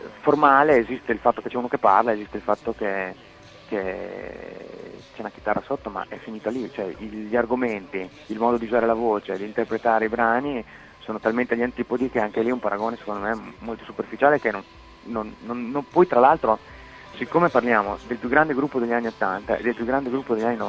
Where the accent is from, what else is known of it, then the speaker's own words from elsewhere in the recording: Reggio Emilia, Emilia-Romagna, Italy; accent: Reggio Emilia; ma siamo nati qua, è ovvio. Parlata vagamente, è quella lì, insomma. Non è che me lo sono, non è che lo faccio apposta, è che sono di qua e si parla così.